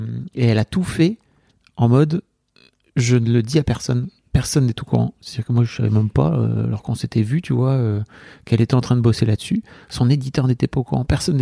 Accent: Hauts-de-France, France; moi je suis un gars, j'ai quelques années de plus qu'elle, j'ai grandi dans le Nord

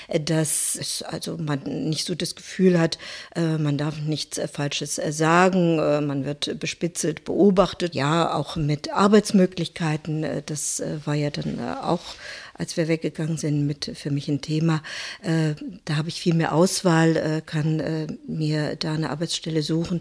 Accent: Thuringia, Germany; born there; also born or lived in Leipzig / West Berlin; ja, geboren bin ich in Thüringen, studiert habe ich in Leipzig und von dort bin ich dann auf etwas abenteuerliche Weise nach West-Berlin gekommen.

